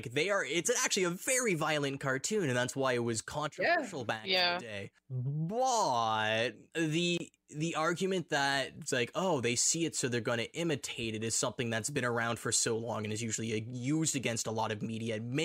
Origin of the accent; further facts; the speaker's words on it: Ontario, Canada; we grew up in Northern Ontario.